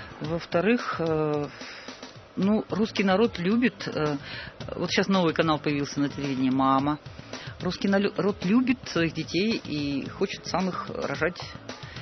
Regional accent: Kolpashevo, Tomsk Oblast, Russia; Я из Колпашева, и мои земляки сделали подборку.

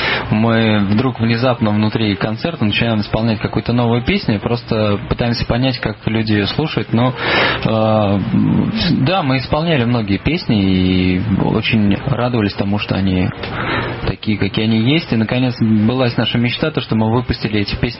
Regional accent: Saint Petersburg, Russia; now in Moscow, Russia; Мы родились в Петербурге и всю жизнь там прожили, а теперь переехали в Москву

